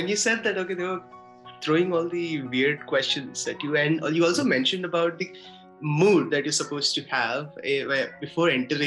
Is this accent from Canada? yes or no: no; Guntur, Andhra Pradesh, India; I'm from Guntur district.